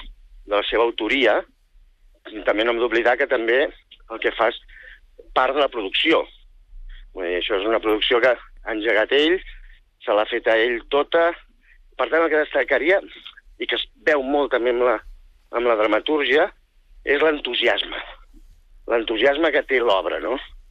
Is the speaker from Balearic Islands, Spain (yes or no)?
no; Reus, Catalonia, Spain; De fet, vinc de Reus, que és una plaça castellera, i a més és la zona tradicional, diríem, forma part de la zona tradicional on es fan castells